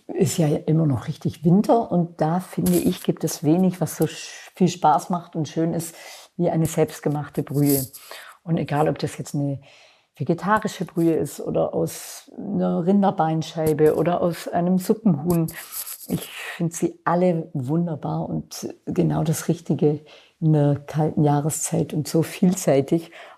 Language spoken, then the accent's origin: German; Baden-Württemberg, Germany; now in Hamburg, Germany